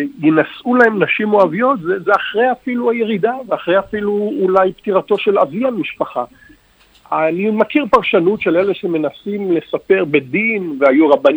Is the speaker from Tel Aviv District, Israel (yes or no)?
no; Haifa, Haifa District, Israel; אני יליד חיפה, גדלתי בעיר היפה הזו